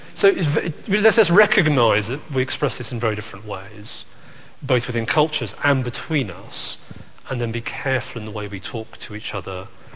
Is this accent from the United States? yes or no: no; United Kingdom; that might be because I'm British